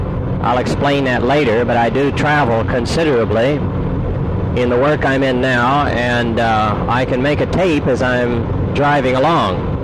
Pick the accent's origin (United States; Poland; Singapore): United States; South Haven, Kansas; also born or lived in Wellington; I was born in 1935 in Wellington, Kansas, just north of where my folks lived since 1910, my father, on a wheat farm. So I grew up on a farm, helping, of course, in all of the aspects of farm work.